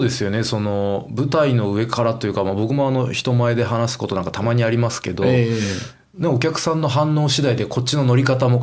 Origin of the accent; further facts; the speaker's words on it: Matsuyama, Ehime, Japan; 僕は松山ふるさとなんですよ。